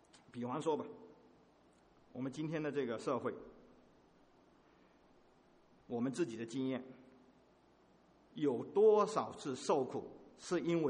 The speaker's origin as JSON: {"language": "Chinese", "country": "China", "tie": "born or raised there", "said": "今天连中国的农村都非常的忙碌。我小的时候在农村那里哈"}